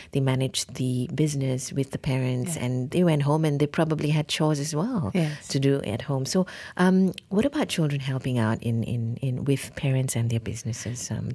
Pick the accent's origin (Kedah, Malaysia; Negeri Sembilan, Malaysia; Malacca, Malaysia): Negeri Sembilan, Malaysia; Seremban; I remember growing up in Seremban, little shops.